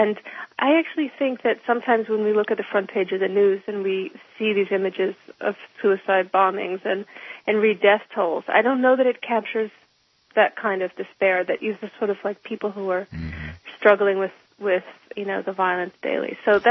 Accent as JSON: {"language": "English", "country": "United States", "said": "I said, I'm an American. I am here to document the situation of the war."}